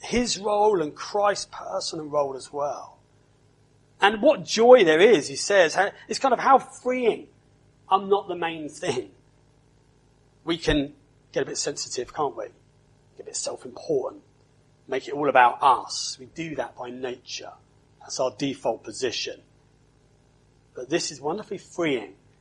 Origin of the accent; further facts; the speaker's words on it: London, United Kingdom; I'm from London. Yeah. I'm from West London. That's even better, isn't it? Yes. I'm from Ealing in West London. It's not so nice part, though. Hamwell's not a great part of Ealing.